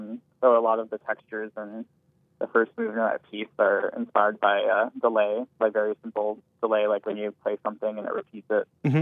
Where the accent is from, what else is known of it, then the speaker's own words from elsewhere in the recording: Marietta, Georgia, United States; also born or lived in Baltimore / Princeton; now in Philadelphia, United States; So I grew up in Marietta, Georgia, and I then moved to Baltimore for college and then went to Princeton for grad school. Now I'm in Philadelphia.